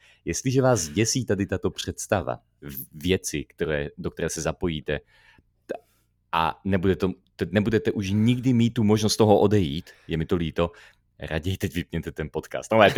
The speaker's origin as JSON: {"language": "Czech", "region": "London", "country": "United Kingdom", "tie": "born or raised there", "said": "Já jsem vyrůstal v Londýně na základní škole"}